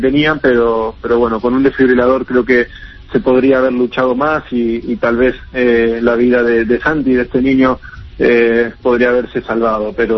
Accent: Santa Fe, Argentina; el club de regatas de Santa Fe, de mi ciudad, el club donde yo nací y comencé a jugar a mis 4 años

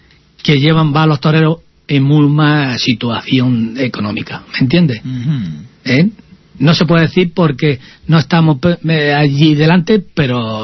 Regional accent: Pinto, Community of Madrid, Spain; como yo soy de Pinto. Vivo en Pinto.

